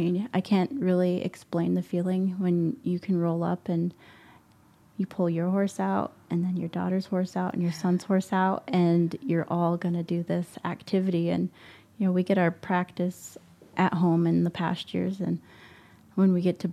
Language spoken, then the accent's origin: English; South Dakota, United States; In South Dakota, I've grown up on a horse.